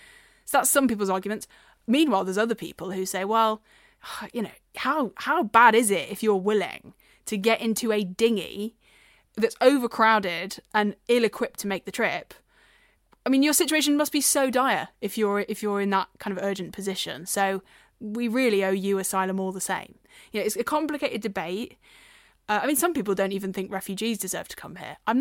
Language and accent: English; United Kingdom; I'm a British person. I'm proud to be.